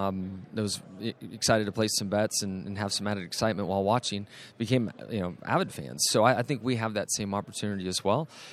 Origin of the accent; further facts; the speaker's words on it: California, United States; So I grew up in Southern California, raced dirt bikes.